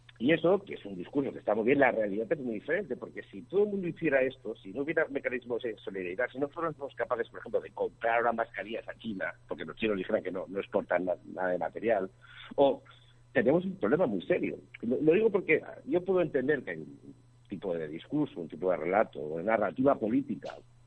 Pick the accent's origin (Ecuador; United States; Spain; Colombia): Spain